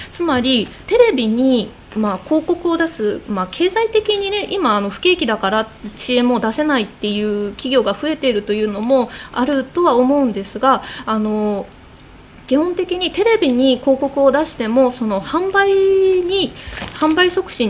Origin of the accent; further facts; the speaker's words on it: Tochigi, Japan; 私栃木県出身なんですけど